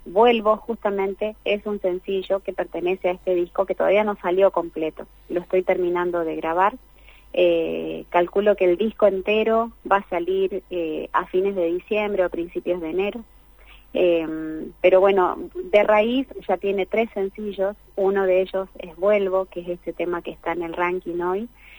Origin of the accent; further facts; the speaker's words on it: Reconquista, Santa Fe, Argentina; born there; yo nací en Reconquista, Santa Fe. Estoy muy cerquita del Chaco. Por eso mi tonada tiene por ahí esas ondulaciones casi paraguayas.